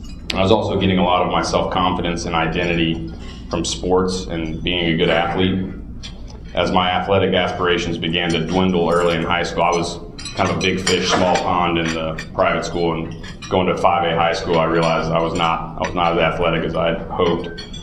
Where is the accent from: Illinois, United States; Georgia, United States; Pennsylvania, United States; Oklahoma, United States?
Georgia, United States; Norcross; I grew up in Atlanta, Georgia, in a little suburb called Norcross.